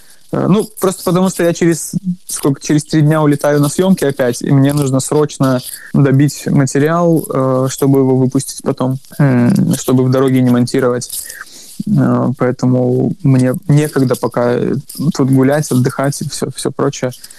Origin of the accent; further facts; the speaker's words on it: Belarus; Мы белорусы, мы не русские, мы от России отдельно.